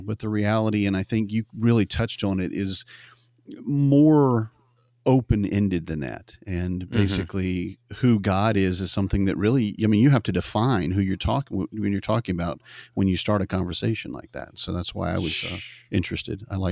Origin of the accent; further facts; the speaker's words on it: Atlanta, Georgia, United States; I'm a stay-at-home dad. I've got four kids, ages 10 to 2.5. I'm from Atlanta, Georgia, lived in Georgia basically my entire life.